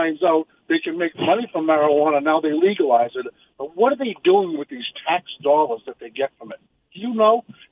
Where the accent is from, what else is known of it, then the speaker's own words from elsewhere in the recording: Massachusetts, United States; I'm from Massachusetts, and I purchase it.